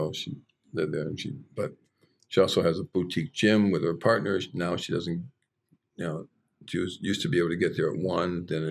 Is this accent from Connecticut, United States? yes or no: yes; Hartford, Connecticut, United States; Connecticut. I was born in Hartford.